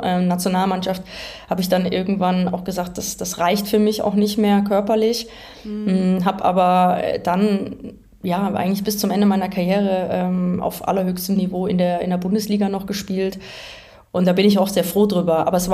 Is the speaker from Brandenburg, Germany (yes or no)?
no; Bad Neuenahr-Ahrweiler, Rhineland-Palatinate, Germany; Ich komme ja selber aus der Nähe von Köln, also Bad Neuenahr-Ahrweiler ist meine Heimat.